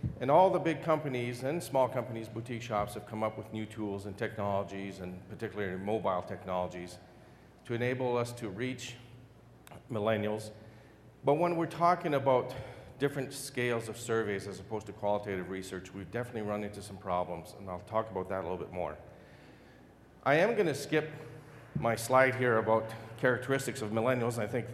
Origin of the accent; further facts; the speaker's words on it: Canada; I'm from Canada, eh?